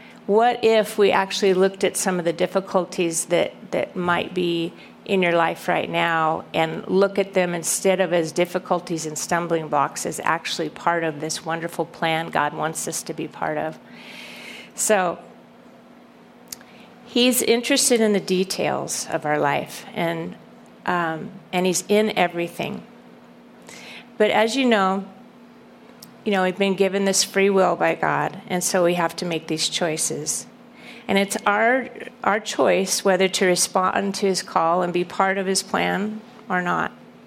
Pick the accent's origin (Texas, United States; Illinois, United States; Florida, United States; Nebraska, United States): Nebraska, United States; we're from Nebraska. I was born on a farm there, and he loved to go pheasant hunting.